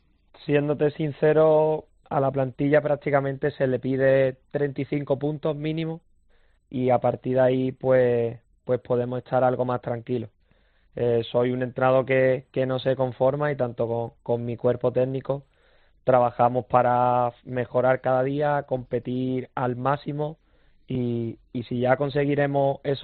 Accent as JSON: {"language": "Spanish", "town": "Málaga", "region": "Andalusia", "country": "Spain", "tie": "born or raised there", "said": "Yo soy de Nueva Málaga"}